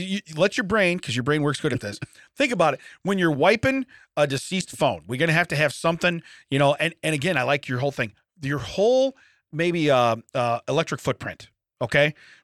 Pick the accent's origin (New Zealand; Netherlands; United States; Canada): Netherlands; I'm from Holland. Isn't it weird?